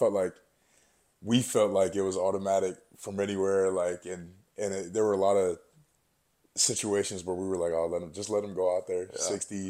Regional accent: Georgia, United States; So like I'm from Gwinnett County, and she'll be like, Decatur, it's not Atlanta.

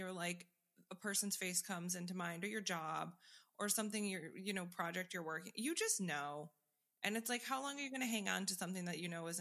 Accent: New York, United States; now in Florida, United States; I grew up in New York and now live in Florida, and all they want to do is go to New York.

